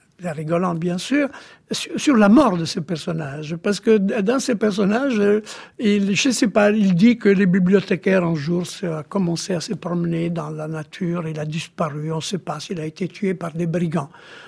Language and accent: French; Rimini, Emilia-Romagna, Italy; French is a second language; je suis de Rimini évidemment